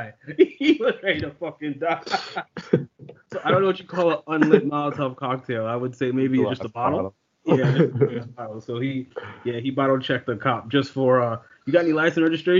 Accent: New York, United States; I'm desensitized growing up in New York. Somebody gets shot every day.

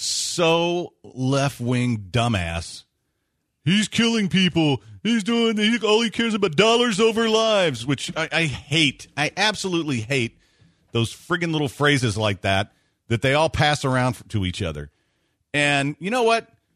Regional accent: United States; I'm an American.

